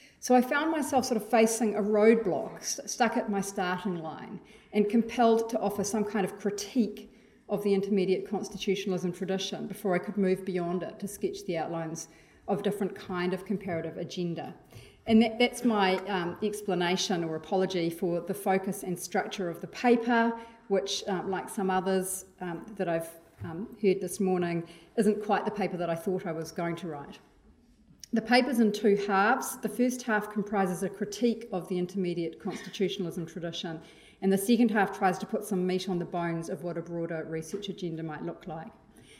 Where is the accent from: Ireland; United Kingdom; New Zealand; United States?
New Zealand; I'm a New Zealander and a New Zealand-based legal academic